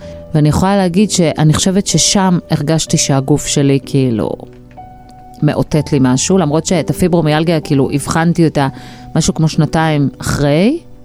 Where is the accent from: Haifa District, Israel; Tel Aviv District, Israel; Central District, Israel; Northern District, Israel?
Central District, Israel; now in Southern District, Israel; גדלתי במרכז, הגעתי לדרום כמו שאמרתי ללמוד